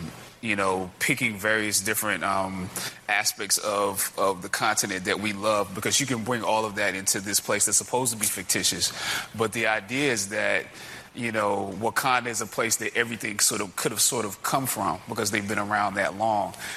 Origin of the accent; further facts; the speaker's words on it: Sierra Leone; I'm Limba from Sierra Leone.